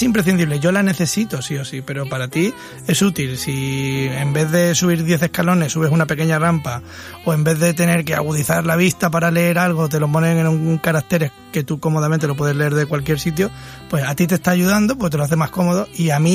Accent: Málaga, Andalusia, Spain; Y para mí, que soy malagueño, más complicado aún

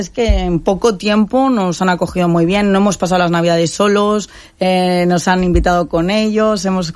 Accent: Castile, Spain; Que yo la hago muy bien, aunque soy castellana.

